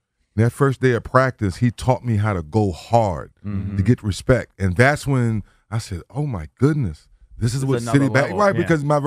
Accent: Hagerstown, Maryland, United States; born there; I was born in Hagerstown, Maryland.

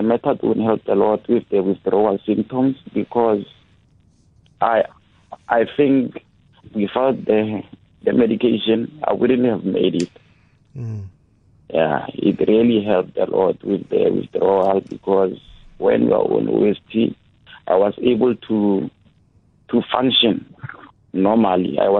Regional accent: Pretoria, Gauteng, South Africa; Me, I come from Pretoria. I had left home also. I was staying in the CBD of Pretoria.

